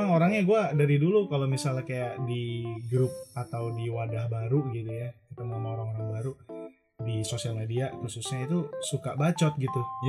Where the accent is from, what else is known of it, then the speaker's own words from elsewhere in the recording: Jakarta, Indonesia; Gak dari Jakarta, gue juga dari kecil di Jakarta gitu.